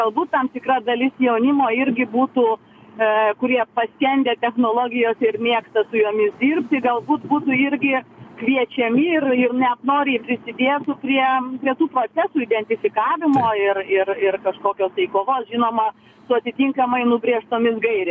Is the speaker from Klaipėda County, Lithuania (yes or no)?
no; Vilnius, Vilnius County, Lithuania; esu iš Vilniaus.